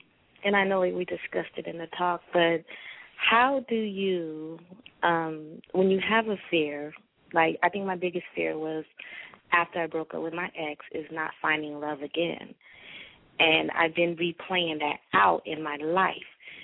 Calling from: California, United States; I'm calling from California.

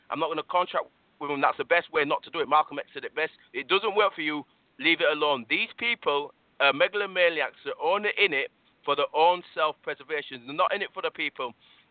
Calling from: England, United Kingdom; I'm calling from the United Kingdom in England.

